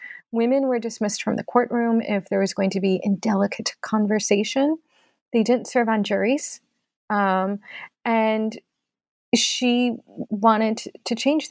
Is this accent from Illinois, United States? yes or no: yes; Oak Park, Illinois, United States; She's from my hometown of Oak Park.